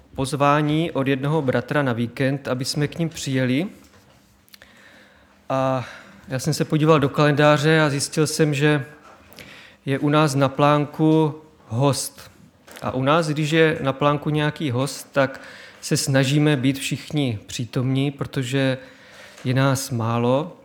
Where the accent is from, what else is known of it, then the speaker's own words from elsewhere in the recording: Brno, South Moravian Region, Czechia; Jsme Brňáci, jsme jedna rodina